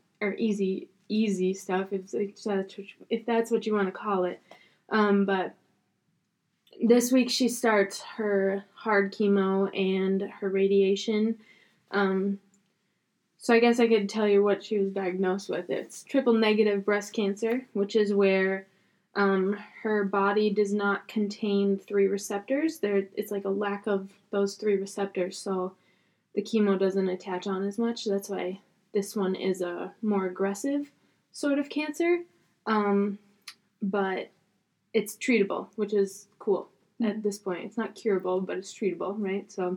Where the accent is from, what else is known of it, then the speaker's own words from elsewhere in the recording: Minnesota, United States; now in Wisconsin, United States; Molly's roommate. I grew up in Minnesota and made my way over here to Wisconsin to study school elementary education